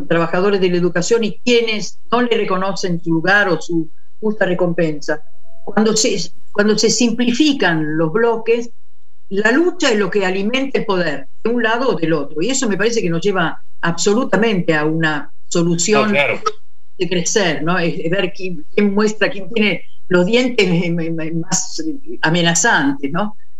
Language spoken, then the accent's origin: Spanish; Italy; Spanish is a second language